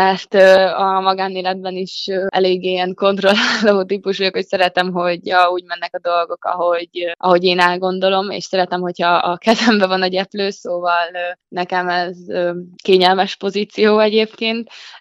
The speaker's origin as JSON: {"language": "Hungarian", "town": "Szombathely", "region": "Vas", "country": "Hungary", "tie": "born or raised there", "said": "Magyarországon szerintem itt Szombathelyen jelenleg is például nagyon jó munka folyik, és nyilván itt születtem, itt nőttem fel, egész életemben itt játszottam"}